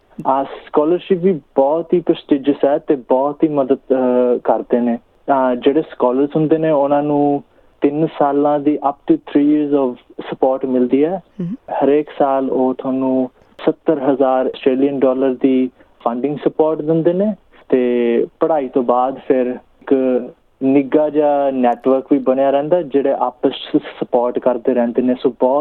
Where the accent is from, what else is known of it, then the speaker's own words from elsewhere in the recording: Punjab, India; now in Sydney, Australia; ਅਸੀਂ ਪੰਜਾਬ ਦੇ ਹਾਂ, ਆਈ ਗੈਸ ਜੰਮਿਆ ਫਤਿਹਗੜ੍ਹ ਸਾਹਿਬ ਡਿਸਟ੍ਰਿਕਟ ਸੀਗਾ, ਅਤੇ ਅਸੀਂ 97 'ਚ ਆਸਟ੍ਰੇਲੀਆ ਆ ਗਏ ਸੀ। ਉਦੋਂ ਦੇ ਅਸੀਂ ਫੈਮਿਲੀ, ਮੰਮਾ ਪਾਪਾ ਅਤੇ ਇੱਕ ਛੋਟੀ ਭੈਣ, ਅਸੀਂ ਇਕੱਠੇ ਆ ਸਿਡਨੀ 'ਚ ਹੀ ਰਹਿ ਰਹੇ ਸੀਗੇ। ਪਹਿਲਾਂ ਹੌਨਸ ਬੀਚ, ਫਿਰ ਗਲੈਨਵੁੱਡ ਹੋ ਗਏ ਸ਼ਿਫਟ।